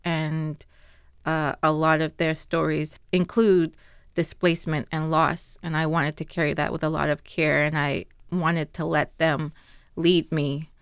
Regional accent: Nassau, New Providence, Bahamas; I'm originally from Nassau, the Bahamas

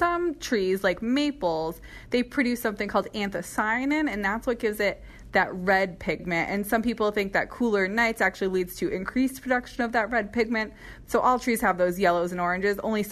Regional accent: New England, United States; now in Virginia, United States; Well, I selfishly knew I was moving to Virginia, and I'm from New England, and I wanted a reason to go back to Maine in the fall.

